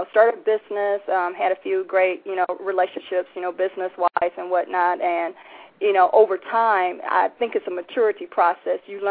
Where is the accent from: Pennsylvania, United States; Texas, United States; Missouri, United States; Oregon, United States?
Missouri, United States; St. Louis; now in Virginia, United States; Well, originally I'm from St. Louis, Missouri.